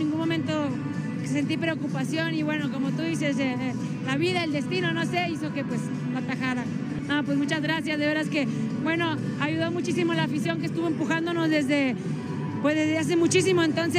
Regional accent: Angostura, Sinaloa, Mexico; a toda la gente que vino de mi pueblo, de la colonia Sinaloa, Angostura

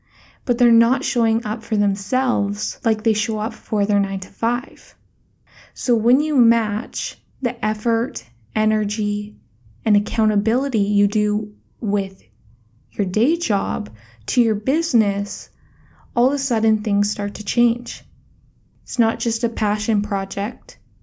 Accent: Canada; now in Bali, Indonesia; Right now, I'm in Bali, Indonesia. I am from Canada, but I've been living here 4 months.

